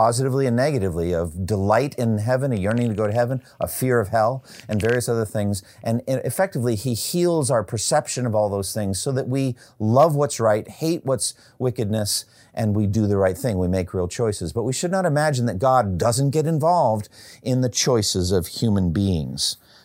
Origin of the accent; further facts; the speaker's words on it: Boston, Massachusetts, United States; For me, I grew up in Boston, and I'm a big Red Sox fan.